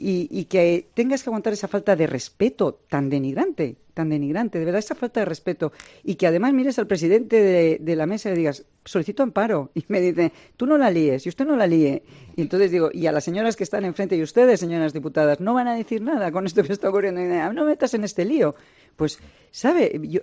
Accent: Segovia, Castile and León, Spain; Soy de Segovia.

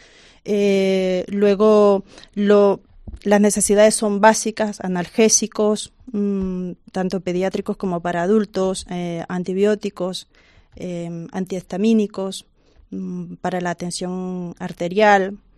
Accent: Venezuela; es bastante difícil decirlo y, como podrás ver, siendo venezolana, pues, te llega más.

